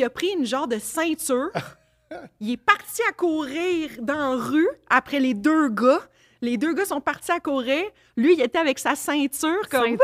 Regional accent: Laval, Quebec, Canada; Froid dehors, il y a de la neige, tout ça, chez nous à Laval.

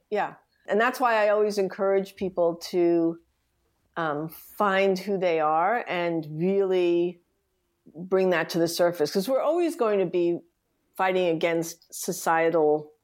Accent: Bronx, New York, United States; I grew up in the Bronx, Riverdale, and it was kids from Brooklyn, Queens, Manhattan, the Bronx

